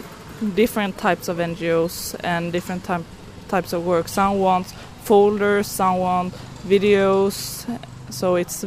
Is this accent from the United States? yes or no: no; Sweden; English is a second language; I'm from Sweden.